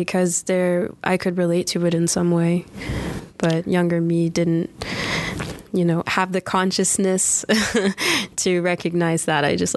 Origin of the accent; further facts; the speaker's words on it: United States; okay, so being an American, that means something outside of the U.S.